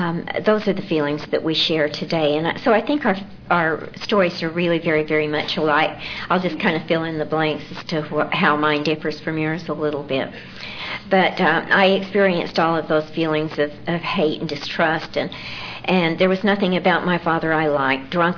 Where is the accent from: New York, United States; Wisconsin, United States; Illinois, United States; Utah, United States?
Utah, United States; Salt Lake City; And I grew up in Salt Lake City, Utah